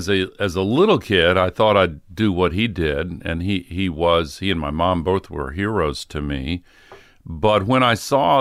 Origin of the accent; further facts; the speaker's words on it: Tennessee, United States; And I wrote stories over there that caught the attention of my hometown editor. And when I got back to Tennessee, he called me and offered me a job, $95 a week.